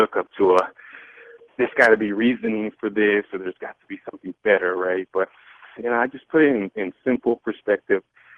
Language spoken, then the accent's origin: English; Los Angeles, California, United States; now in Colorado, United States; I grew up in Los Angeles, and I live in Colorado now. I went away from it, and I'm doing a lot better in my life. I grew up very corrupted.